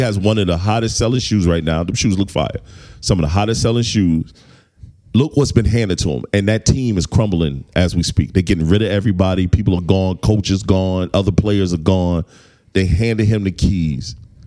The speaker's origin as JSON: {"language": "English", "region": "South Carolina", "country": "United States", "said": "I'm from South Carolina."}